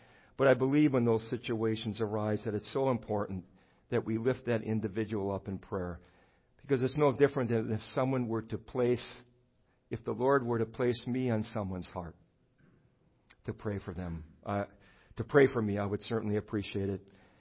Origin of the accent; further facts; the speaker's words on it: Brilliant, United States; Brilliant is my hometown. That's where I was born and raised. I have family there, and that's where I stay when I'm working up north. I stay with my mom's house where I was born and raised.